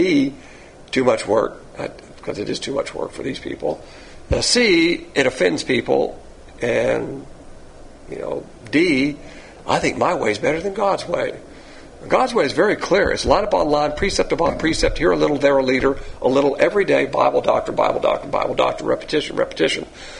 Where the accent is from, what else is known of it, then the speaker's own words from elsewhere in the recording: Alabama, United States; Now, eating swine's flesh, I'm from Alabama. I love swine flesh.